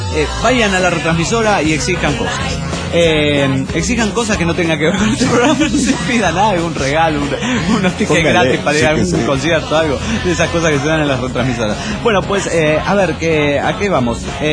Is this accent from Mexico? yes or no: yes; Monterrey, Nuevo León, Mexico; de Monterrey, Nuevo León, México.